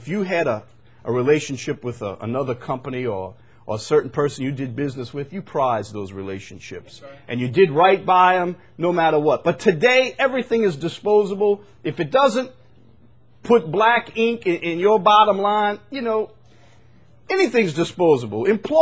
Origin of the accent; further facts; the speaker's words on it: Chalmette, Louisiana, United States; I grew up in Chalmette.